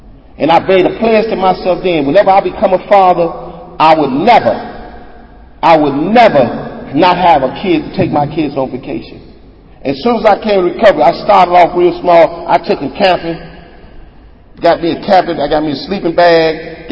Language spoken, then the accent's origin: English; Chicago, Illinois, United States; Now, I'm from Chicago. Chicago cold ain't got nothing on North Dakota cold.